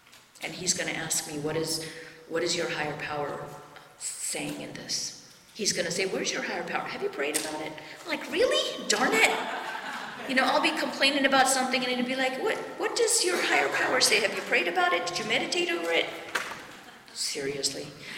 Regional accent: India; This is how I grew up in India, so I can't take that out of me.

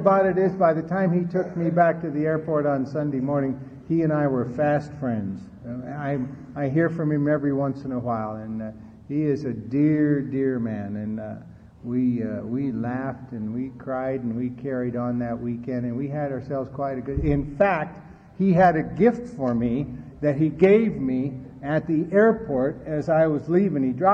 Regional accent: Denver, Colorado, United States; born there; I was born in Denver

